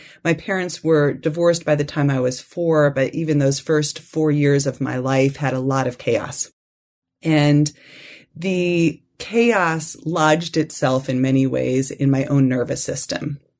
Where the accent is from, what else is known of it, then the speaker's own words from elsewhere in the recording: New York, United States; So I grew up in New York, and we would go to Pennsylvania and other areas to go to these places.